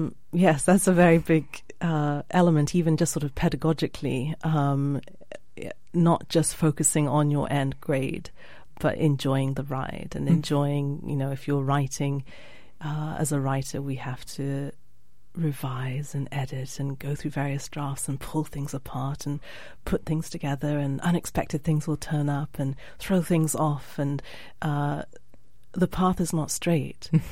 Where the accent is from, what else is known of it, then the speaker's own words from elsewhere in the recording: Nigeria; growing up in Nigeria, there were sort of various rituals of life in a way